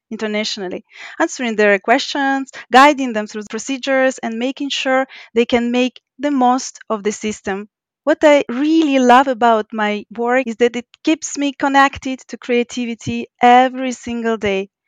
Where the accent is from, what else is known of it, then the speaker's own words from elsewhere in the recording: Ukraine; and I'm from Ukraine.